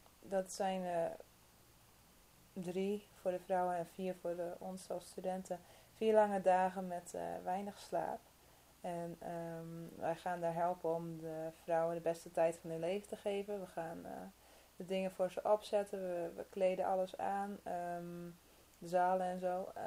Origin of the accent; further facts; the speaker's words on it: Netherlands; moved away as an adult; now in Sydney, Australia; Ik kom uit Nederland oorspronkelijk. Ik ben nu 2 jaar of 1,5 jaar in Sydney.